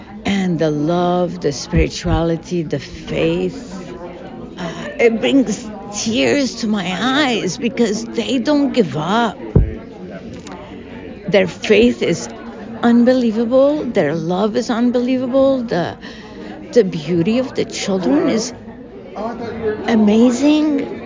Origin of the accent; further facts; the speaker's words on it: Lebanon; now in United States; I was born and raised in Lebanon to my mom, who was exiled from Palestine